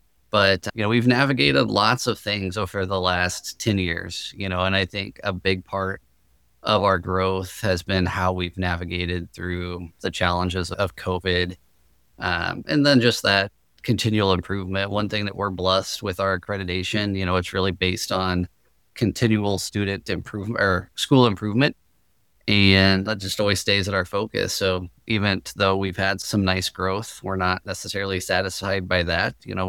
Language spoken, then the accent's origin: English; Seymour, Indiana, United States; I grew up in Seymour, Indiana. We had a very large Lutheran school there, and it was really neat.